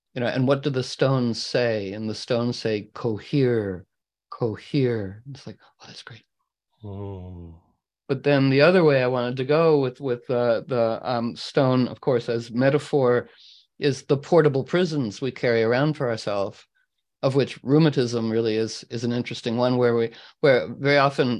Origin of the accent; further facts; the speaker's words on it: United States; But being an American, I don't do it very often